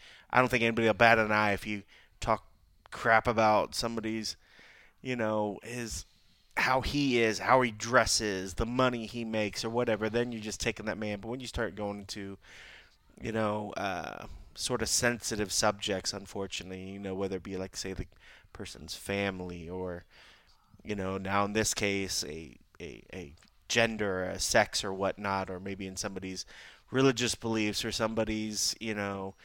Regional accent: United States; I mean, growing up in America, that's what it's what you did.

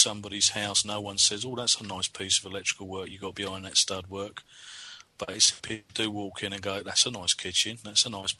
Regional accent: Warrington, North West England, United Kingdom; I'm from Warrington.

